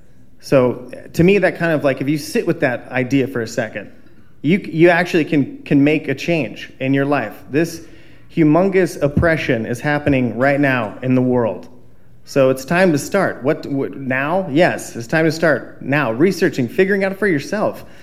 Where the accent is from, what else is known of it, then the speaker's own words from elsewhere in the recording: Bend, Oregon, United States; I'm from Bend, Oregon. And that was a local guy in Bend.